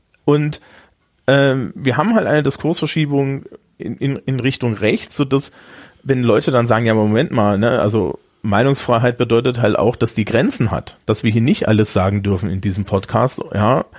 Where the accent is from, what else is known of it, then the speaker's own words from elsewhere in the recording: eastern Germany, Germany; Ich bin im Osten aufgewachsen, da war es ein bisschen anders.